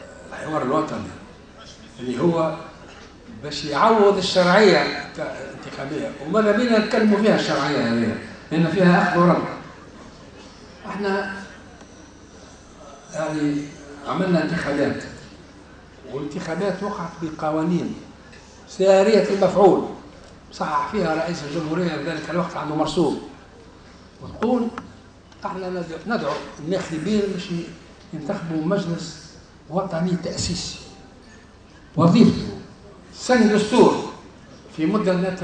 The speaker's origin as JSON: {"language": "Arabic", "country": "Tunisia", "said": "عندنا في تونس"}